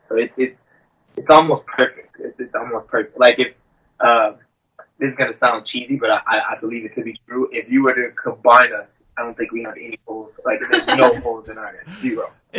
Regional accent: Houston, Texas, United States; I'm originally from Houston, Texas.

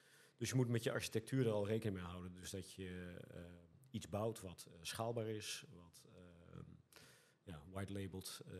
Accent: Almere, Flevoland, Netherlands; We zijn niet geboren in Almere, maar wel getogen in Almere.

